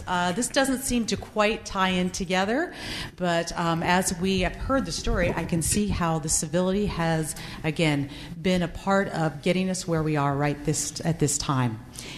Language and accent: English; Pennsylvania, United States; now in Idaho, United States; We're from Pennsylvania, so just like most East Coasters, we had to actually look in the map to figure out where Idaho is